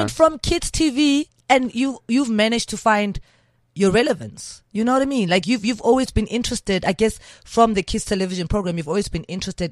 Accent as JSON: {"language": "English", "town": "Johannesburg", "region": "Gauteng", "country": "South Africa", "tie": "born or raised there", "said": "Orlando West. You mean in my younger days, Orlando West."}